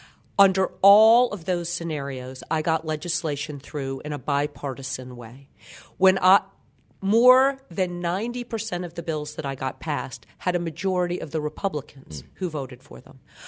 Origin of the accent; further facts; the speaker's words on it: North Carolina, United States; I am from the Research Triangle area. I live in Raleigh.